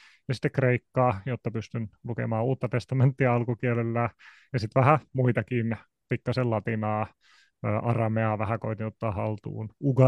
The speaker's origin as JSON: {"language": "Finnish", "town": "Jakobstad", "region": "Ostrobothnia", "country": "Finland", "tie": "born or raised there", "first_language": "Finnish", "said": "suomi on mun äidinkieli, mutta sitten mä oon kotoisin tuolta ruotsinkieliseltä Pohjanmaalta, eli Pietarsaaresta, niin olen kasvanut hyvin niin kuin kaksikielisessä ympäristössä ja ollut kielikylvyssä itse asiassa ihan päiväkodista asti"}